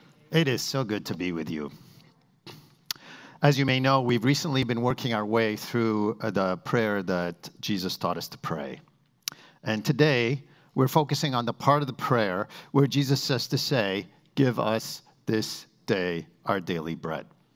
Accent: Beirut, Beirut Governorate, Lebanon; Speaking of bread, I grew up in Beirut in Lebanon, and we eat lots of bread in the Middle East.

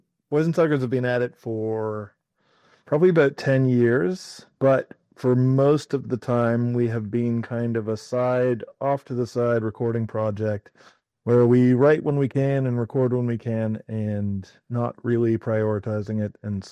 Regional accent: Winnipeg, Manitoba, Canada; just say we're from Winnipeg, which I think comes through in the sound

